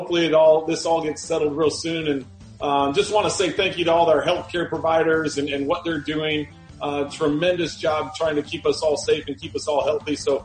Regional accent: St. Louis, Missouri, United States; Obviously, growing up in St. Louis, being a part of the team

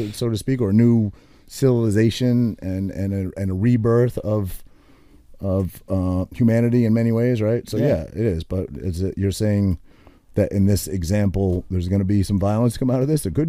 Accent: Maine, United States; Because I'm not a Jerseyan because I grew up in Maine. Am I a Jerseyan now?

